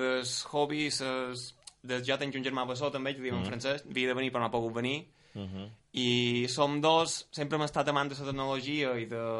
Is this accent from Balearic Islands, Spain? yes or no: yes; Sant Llorenç des Cardassar, Balearic Islands, Spain; xerrant entre que som de Sant Llorenç